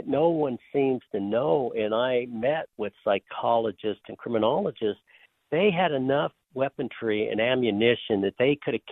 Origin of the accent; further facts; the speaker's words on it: Denver, Colorado, United States; many of the police officers are friends of ours, and I grew up with them in North Denver.